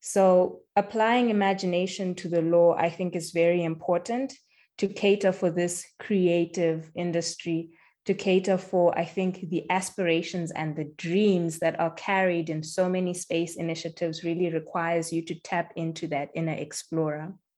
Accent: Bulawayo, Zimbabwe; born there; I was born in Bulawayo, Zimbabwe, which is the arts and culture hub of Zimbabwe.

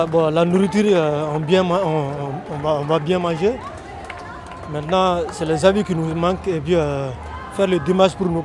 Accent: Mali; now in France; je viens du Mali.

